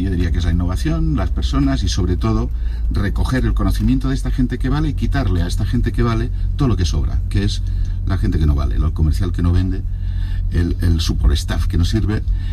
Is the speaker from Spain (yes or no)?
yes; Spain; Yo te lo digo que como español, y después de haber dado muchas vueltas